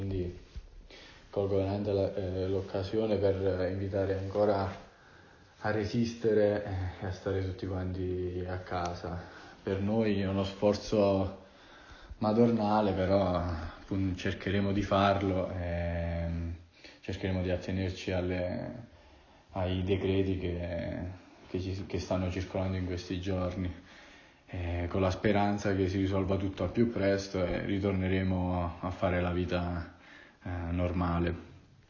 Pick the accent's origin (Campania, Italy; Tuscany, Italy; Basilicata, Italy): Basilicata, Italy; Sasso di Castalda; sono davvero orgoglioso di essere nato e cresciuto a Sasso di Castalda.